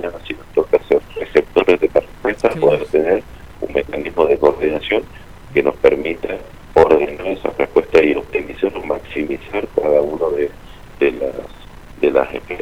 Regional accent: San Juan, Argentina; orgullosamente podemos decir que somos de San Juan, que fue la primera provincia en ofrecer una ayuda integral

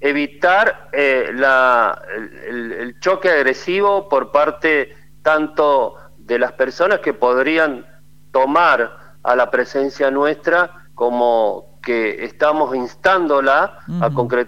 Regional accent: Argentina; porque yo también pretendía, como todo argentino, salir campeón y expresar mi alegría

